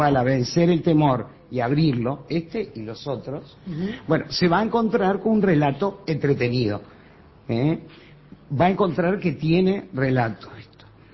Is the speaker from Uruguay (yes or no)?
yes; Uruguay; como ciudadana uruguaya